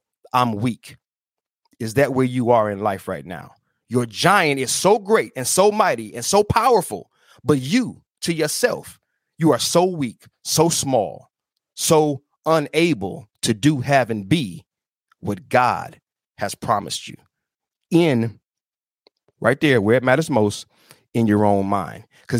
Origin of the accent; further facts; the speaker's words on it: Toledo, Ohio, United States; back on the streets I grew up on back in Toledo.